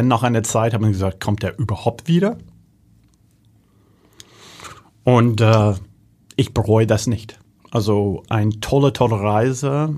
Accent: Germany; accent: Hanseatic; mein hanseatischer Dialekt, die ist sehr erkennbar.

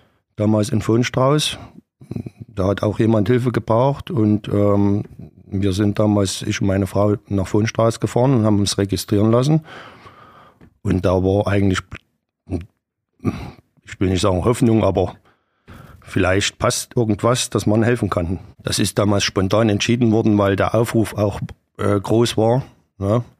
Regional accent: Saxony, Germany; accent: Saxon; Genau, ursprünglich komme ich aus der Nähe von Chemnitz.

